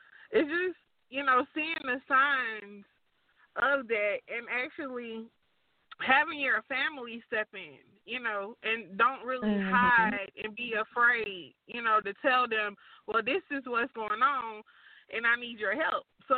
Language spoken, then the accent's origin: English; Atlanta, Georgia, United States; he did it at the CNN building because I'm from Atlanta. So it was in Atlanta.